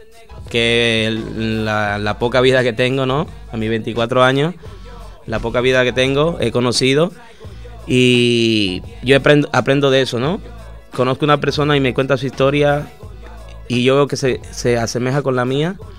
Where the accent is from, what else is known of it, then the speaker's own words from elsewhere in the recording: Santo Domingo, Dominican Republic; moved away; Vengo de Santo Domingo, vengo de un barrio muy pobre y en este disco he querido dar toda mi cultura